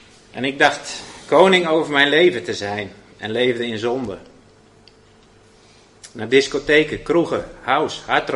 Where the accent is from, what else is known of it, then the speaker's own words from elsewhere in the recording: Speuld, Gelderland, Netherlands; Ik ben geboren in 1973. Opgegroeid in Speuld. Leuk dorpje. Heerlijke jeugd gehad. En altijd naar christelijke scholen geweest. Catechisaties geweest. Mijn ouders gingen naar de hervormde kerk.